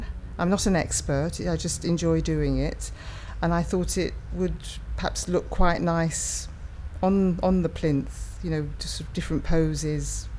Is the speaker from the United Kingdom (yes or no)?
yes; Harrogate, Yorkshire and the Humber, United Kingdom; My date of birth is 1160 and I'm from Harrogate in North Yorkshire.